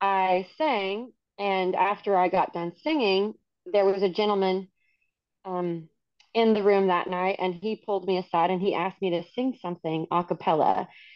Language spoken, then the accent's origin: English; La Arena, Texas, United States; I'm from La Arena, Texas.